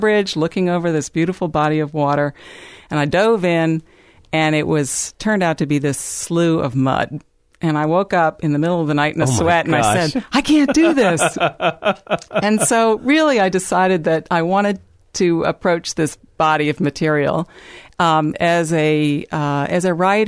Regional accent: Washington, District of Columbia, United States; now in Charlottesville, United States; Yes, I grew up in D.C.

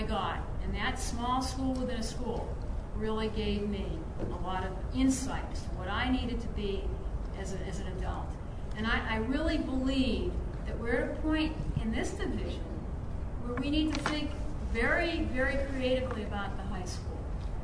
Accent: Brockton, Massachusetts, United States; I'll start chronologically. I grew up in Brockton, Massachusetts. It's in southeastern Massachusetts and kind of called a working class suburb of Boston.

